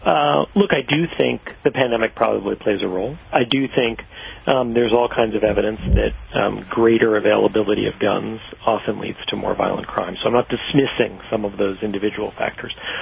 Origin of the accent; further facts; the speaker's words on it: New York City, New York, United States; I grew up in New York in the 1980s, and it felt very different then than it has for most of the last 20 years or so